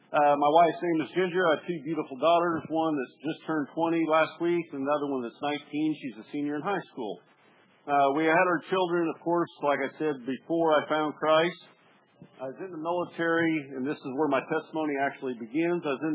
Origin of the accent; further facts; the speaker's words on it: Chillicothe, Missouri, United States; As Stan said, I'm from Chillicothe, Missouri.